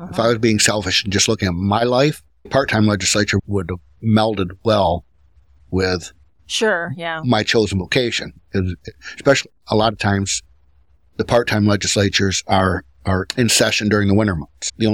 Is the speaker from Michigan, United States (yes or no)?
yes; Six Lakes, Michigan, United States; She grew up in Lakeview. I grew up in Six Lakes